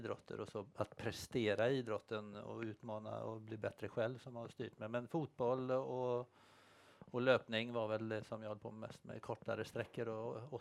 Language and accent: Swedish; Grebbestad, Västra Götaland County, Sweden; Men jag är faktiskt från Tolmsede, Grebbestad och gått i skolan i Strömstad sen gymnasiet. Så jag är bohuslänning.